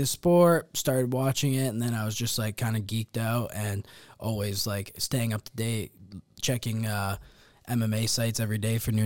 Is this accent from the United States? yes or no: no; Canada; you know, being Canadian, fan of GSP